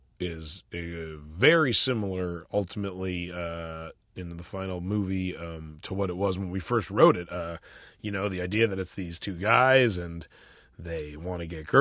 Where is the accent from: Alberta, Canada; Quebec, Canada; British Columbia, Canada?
British Columbia, Canada; Vancouver; he thinks a lot of it came from when we grew up in Vancouver.